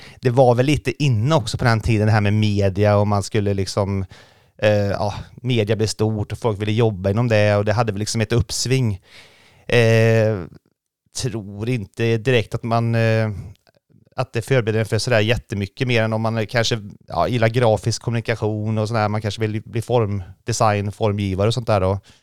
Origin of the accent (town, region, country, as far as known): Tidaholm, Västra Götaland County, Sweden; born or raised there